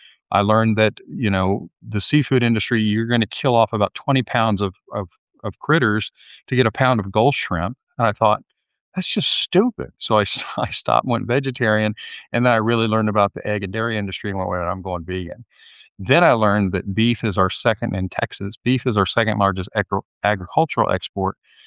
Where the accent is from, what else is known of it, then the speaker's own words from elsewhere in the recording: Texas, United States; I grew up in Texas on a meat-centric diet, hunting and fishing, like most folks that I knew.